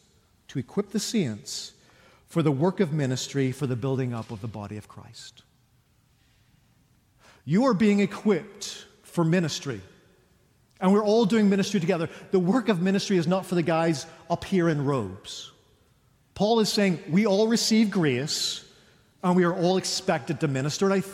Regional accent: Ireland; this triple degree heat is killing me as an Irishman.

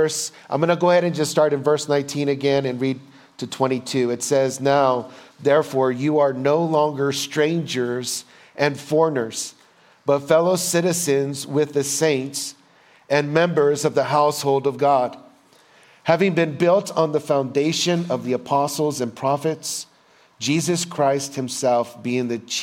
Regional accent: Texas, United States; the flooding that is taking place in Texas, my home country.

